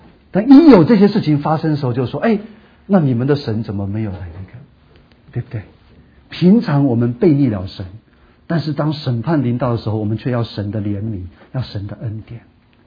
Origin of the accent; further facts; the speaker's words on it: Taiwan; born there; 我出生的地方台湾大概就是要洗掉一半